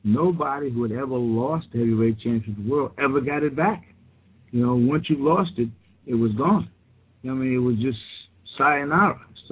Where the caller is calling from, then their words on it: Fortaleza, Ceará, Brazil; as I'm live from Fortaleza, Brazil.